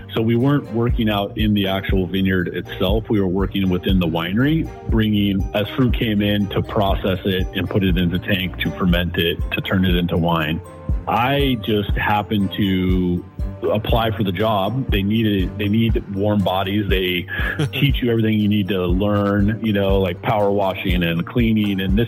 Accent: California, United States; So for me, I was born and raised in Sonoma County.

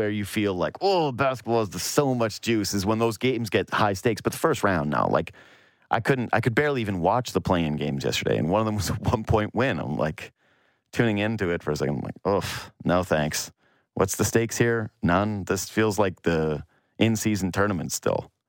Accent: Canada; We look down on them. Let's just be honest. We look down on them. We're Canadian hockey fans.

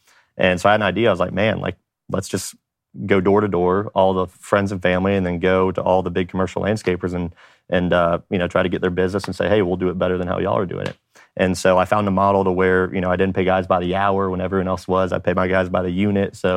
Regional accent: Atlanta, Georgia, United States; I'm from Atlanta, Georgia.

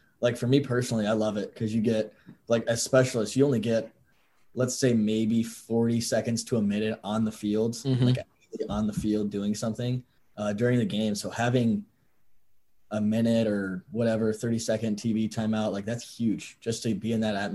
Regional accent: East Coast, United States; I'm from the East Coast.

